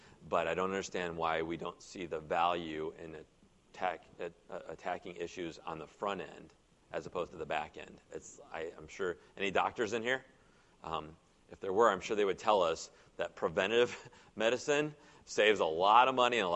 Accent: Indiana, United States; I'm from Northwest Indiana. I don't know if you know anything about Northwest Indiana, but you know, I might not look it, but we're pretty tough up there.

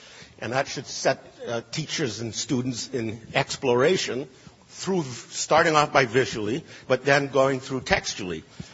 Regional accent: Trinidad & Tobago; one thing that Alexander Hamilton and I have in common is that we both come from the British West Indies. He's come from Nevis. I come from Trinidad.

